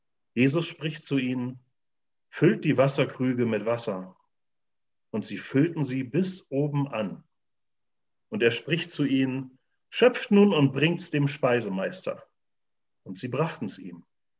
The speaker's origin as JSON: {"language": "German", "region": "Bremen", "country": "Germany", "tie": "born there", "said": "Bei uns im Norden hat man das früher öfter gesagt, in Bremen, wo ich geboren bin."}